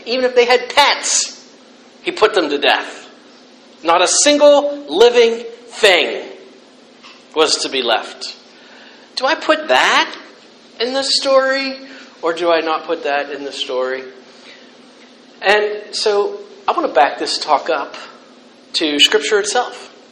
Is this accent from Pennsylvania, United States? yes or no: yes; Pennsylvania, United States; now in Florida, United States; I grew up in Pennsylvania, spent all my life in Pennsylvania until the last 4 years in down Florida.